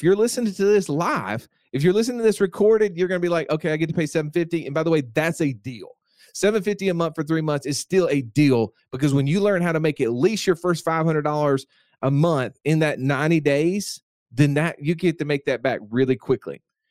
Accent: Alabama, United States; I'm from Alabama.

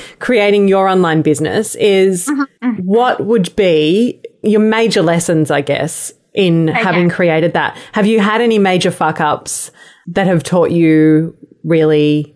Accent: Australia; being an Australian

